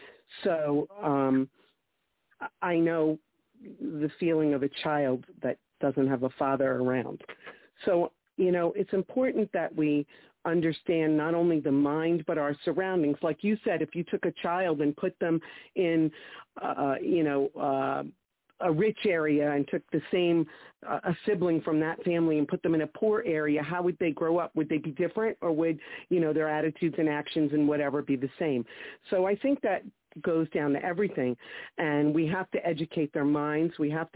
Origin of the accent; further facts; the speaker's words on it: Brooklyn, New York, United States; I grew up in Brooklyn.